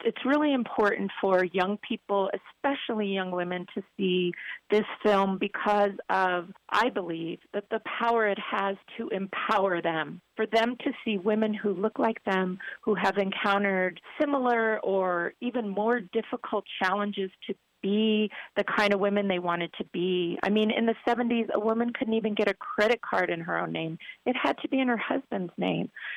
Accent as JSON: {"language": "English", "town": "Denver", "region": "Colorado", "country": "United States", "tie": "born or raised there", "said": "growing up in Denver, we were invisible or we were marginalized."}